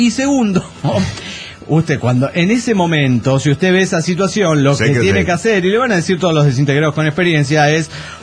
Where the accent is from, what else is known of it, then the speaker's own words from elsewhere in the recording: Lincoln, Buenos Aires Province, Argentina; de Lincoln, Buenos Aires, Argentina.